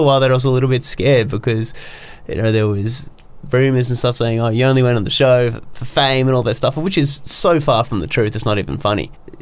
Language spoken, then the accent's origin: English; Australia; I'm from Australia. I'm, you know, 20.